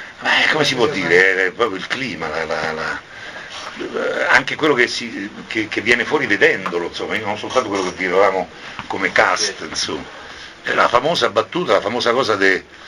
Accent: Rome, Lazio, Italy; born there; io sono nato a Roma, a Via Giulia. Però mio padre era di Portici.

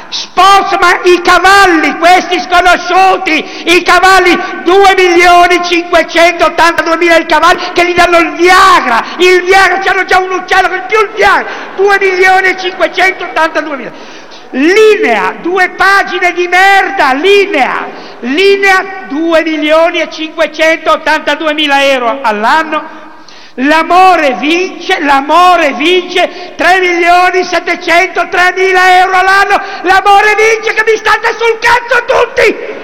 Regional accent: Liguria, Italy; Ma io sono ligure

